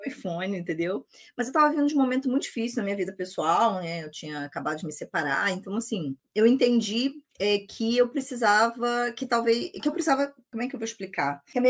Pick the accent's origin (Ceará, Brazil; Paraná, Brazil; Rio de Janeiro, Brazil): Rio de Janeiro, Brazil; moved away as an adult; now in Espírito Santo, Brazil; Eu sou carioca, dá pra ver pelo sotaque, mas eu moro no Espírito Santo desde 2010. Enfim, fiz toda a minha formação no Rio de Janeiro, né? Fiz faculdade na Universidade Federal do Estado do Rio de Janeiro, Unirio.